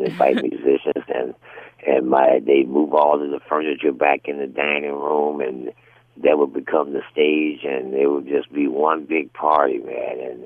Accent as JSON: {"language": "English", "town": "Gary", "region": "Indiana", "country": "United States", "tie": "born or raised there", "said": "Gary, growing up in Gary, Indiana, especially back during that time, Gary was a very fast-paced, pretty exciting place, being right next door to Chicago."}